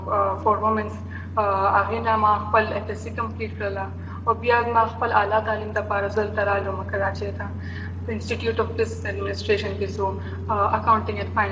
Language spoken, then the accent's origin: Pashto; Mardan, Khyber Pakhtunkhwa, Pakistan; او زه د خیبر پختونخوا یو وړی کې شهر د مردان نه تعلق لرم،